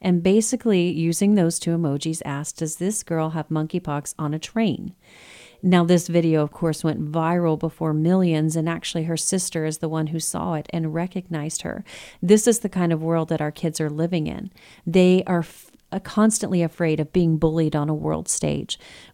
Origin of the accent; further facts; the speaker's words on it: Texas, United States; because, you know, we're from Texas, and that's what you say when you try to politely offend someone